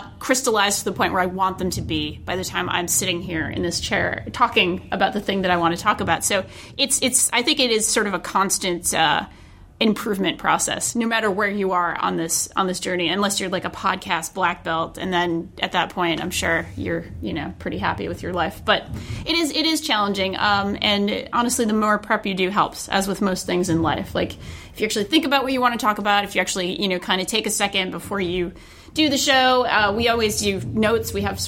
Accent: Rhode Island, United States; makes me think of my home state of Rhode Island. Good place.

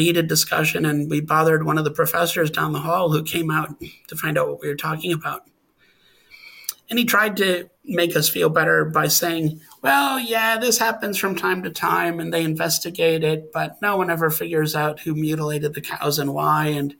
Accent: Wisconsin, United States; moved away as an adult; also born or lived in Montana; I grew up in Wisconsin. I moved out to Montana to go to graduate school at Montana State University in Bozeman.

